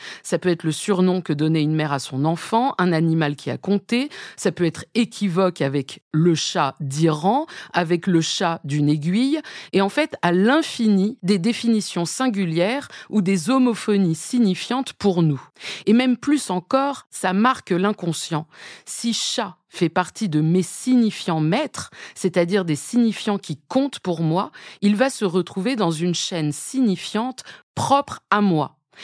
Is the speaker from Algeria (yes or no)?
no; France; Et en tant que Française, ça peut m'évoquer le gâteau à manger.